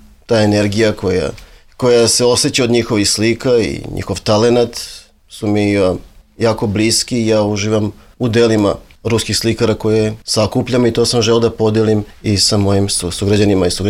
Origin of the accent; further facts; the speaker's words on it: Moscow, Russia; ja sam odrastao u Rusiji. Moj otac je bio dopisnik politike i mi smo otišli da živimo u Moskvu te dalekih 1983. godine. Ja sam u Rusiji živeo do 1927. godine.